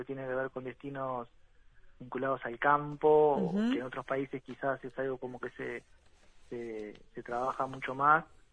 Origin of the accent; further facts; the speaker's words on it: Uruguay; Y somos todos uruguayos.